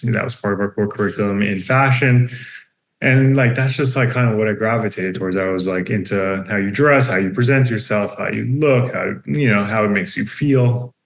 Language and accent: English; New Jersey, United States; So I grew up in New Jersey, in a small suburban town, quite isolated, a religious Jewish community.